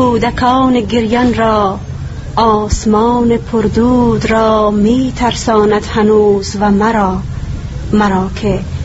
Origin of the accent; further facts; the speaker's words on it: Iran; also born or lived in Afghanistan; من اگر بگویم که کلن در ایران متولد افغانستان هستم، ولیکن در ایران رشد و نمای میجا بوده، تحصیلاتم دا تا مقطع لیسانس هست